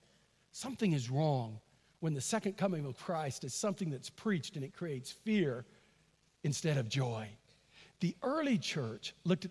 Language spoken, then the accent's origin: English; Texas, United States; I was raised in East Texas.